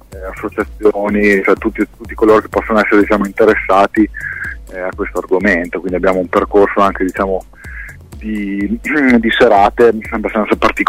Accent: Modena, Emilia-Romagna, Italy; noi sono di Modena, Cristina di Bologna, quindi siamo in una zona dove musicisti non mancano

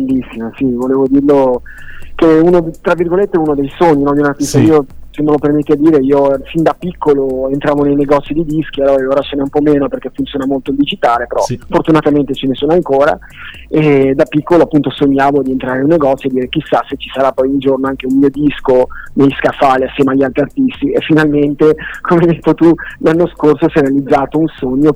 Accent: Genoa, Liguria, Italy; born there; io sono nata a Genova, sì, però le mie origini sono siciliane, sono di Palermo

